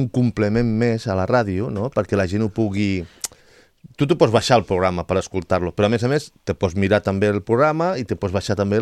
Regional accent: Valencian Community, Spain; Jo soc valencià, llavors cada dia un gelat.

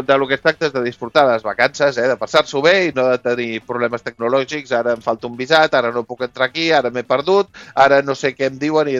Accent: Catalonia, Spain; i com a bons catalans més, que està el mínim possible amb el canvi de moneda.

